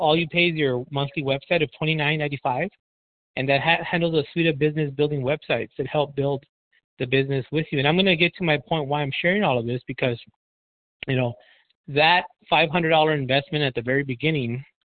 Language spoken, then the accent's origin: English; Edinburg, Texas, United States; and I'm from Edinburgh, Texas.